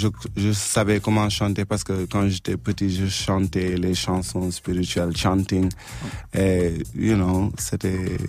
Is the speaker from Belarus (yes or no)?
no; Senegal; Je viens du Sénégal et Sénégal c'est francophone aussi